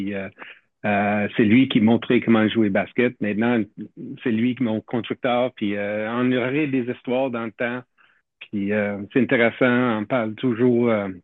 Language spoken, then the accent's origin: French; Quebec, Canada; now in Sept-Îles, Canada; Moi, j'ai une origine de la Basse-Côte-Nord. Puis depuis 13 ans, j'ai habité à Sept-Îles.